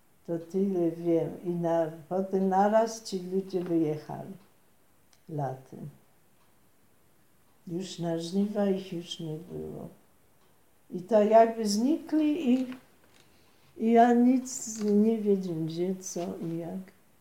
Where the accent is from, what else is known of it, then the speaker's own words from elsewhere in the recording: Silesian Voivodeship, Poland; przecież my tu Ślązacy są doma